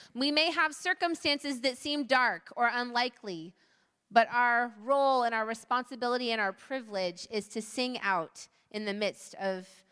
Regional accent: Sri Lanka; we're visiting you from Sri Lanka

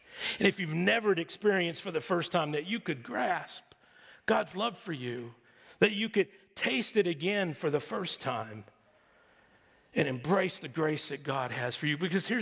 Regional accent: Texas, United States; I love football. I grew up in Texas. I had no choice.

